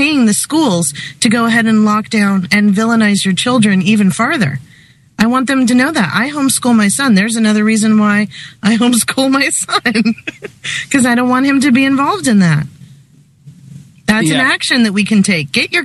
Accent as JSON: {"language": "English", "region": "Florida", "country": "United States", "said": "I'm from Florida. Every year, for 6 months out of the year, we prepare for a hurricane"}